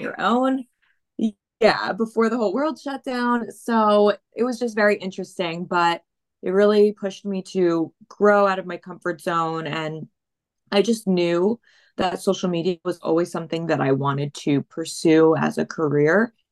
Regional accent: New Jersey, United States; moved away as an adult; So I was born and raised in New Jersey, grew up there, stayed there for the first 18 years of my life.

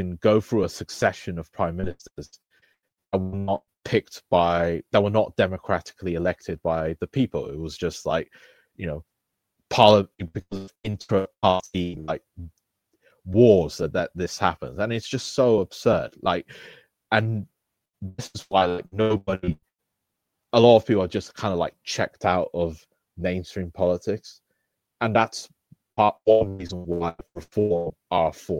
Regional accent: England, United Kingdom; born there; I was born in England, and also my father is white English guy. So he's Jewish as well.

